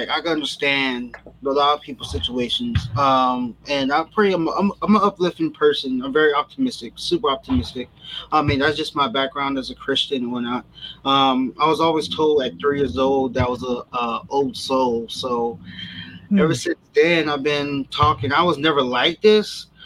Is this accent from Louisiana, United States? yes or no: yes; New Orleans, Louisiana, United States; Yes. Yes, I was.